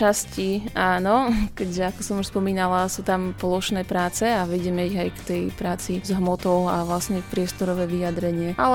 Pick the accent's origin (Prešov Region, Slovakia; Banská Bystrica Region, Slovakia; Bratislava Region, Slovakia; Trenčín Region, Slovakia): Trenčín Region, Slovakia; Trenčín; lebo ja pochádzam z Trenčína, takže mám tam zázemie.